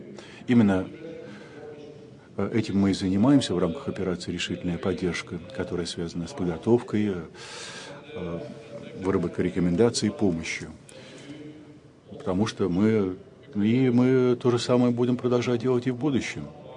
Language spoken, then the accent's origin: Russian; Saint Petersburg, Russia; Здравствуйте, я из России, из Санкт-Петербурга. Вы хорошо знаете этот прекрасный город на северо-западной границе.